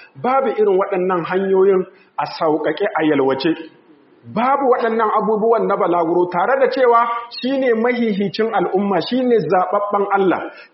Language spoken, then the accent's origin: Arabic; Niger; اللهم احفظ بلادنا النيجر